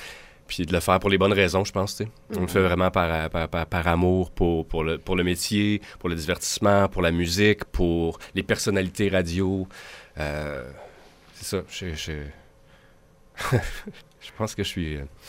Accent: Ottawa, Ontario, Canada; Moi, je viens d'Ottawa à la base. Je me souviens, j'écoutais The Bear à Ottawa.

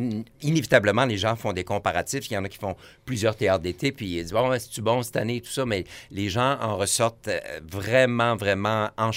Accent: Quebec City, Quebec, Canada; also born or lived in Sainte-Croix; Parce que moi, je viens de Québec. J'ai déjà vécu à Sainte-Croix-le-Binière. Donc, je connais un peu la région, mais là, je la découvre davantage.

